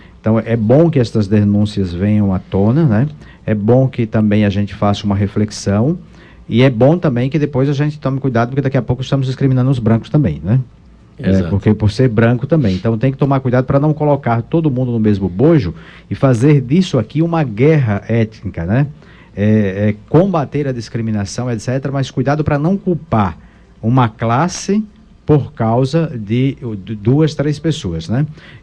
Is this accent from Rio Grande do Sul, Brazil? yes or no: no; Bahia, Brazil; now in Dourados, Brazil; Eu que sou do interior da Bahia, eu sei o que é isso, né? Aqui em Dourados nós vivemos no paraíso ainda.